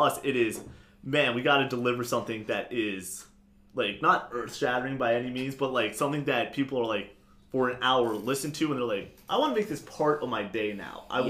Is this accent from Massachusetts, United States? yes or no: yes; Massachusetts, United States; I'm from Massachusetts.